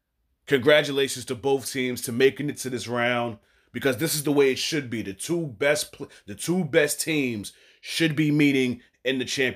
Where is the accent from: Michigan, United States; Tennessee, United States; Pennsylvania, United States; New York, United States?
New York, United States; I want the Liberty to win because I'm from New York.